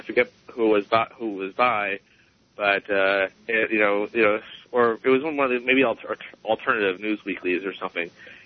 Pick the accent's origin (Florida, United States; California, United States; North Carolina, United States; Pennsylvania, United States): Florida, United States; I know, and I grew up in Pinellas County, so Pinellas County is not just all retirees.